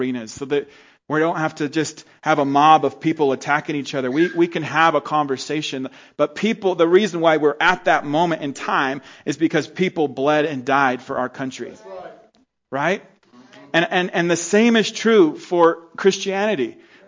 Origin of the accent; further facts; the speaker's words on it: Mammoth, California, United States; in the growing up in Mammoth, we used to worry about earthquakes all the time, and we do earthquake drills, and you know, worry about volcano.